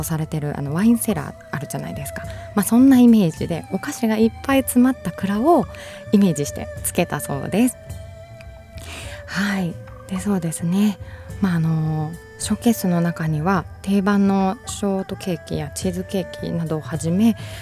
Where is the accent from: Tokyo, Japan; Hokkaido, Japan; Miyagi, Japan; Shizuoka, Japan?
Shizuoka, Japan; Iwata; 私ね、まあ、岩田出身ということなので袋井はすぐ隣なんですけどね